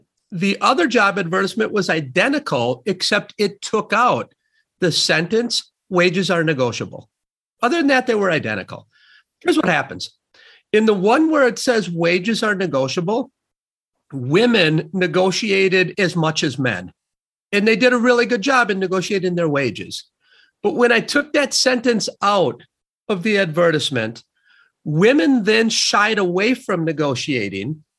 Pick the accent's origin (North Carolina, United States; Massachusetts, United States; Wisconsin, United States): Wisconsin, United States; Sun Prairie; I was raised in Sun Prairie, Wisconsin.